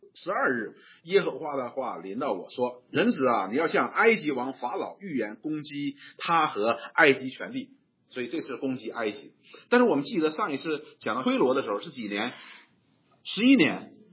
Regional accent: China; 我们中国人也有这个概念的

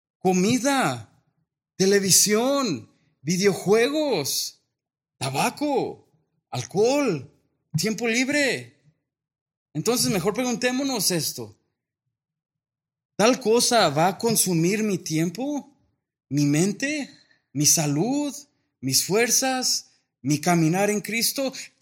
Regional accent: Mexico; nosotros hacemos como mexicanos

